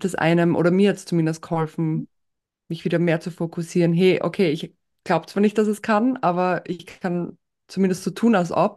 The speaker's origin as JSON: {"language": "German", "town": "Graz", "region": "Styria", "country": "Austria", "lives_now": "England", "said": "also dass ich nicht aus Deutschland bin, hört man wahrscheinlich auch an meinem Akzent. Ich bin tatsächlich ursprünglich aus Österreich, aus Graz, und lebe aber seit 4 Jahren in England mit meinem Mann."}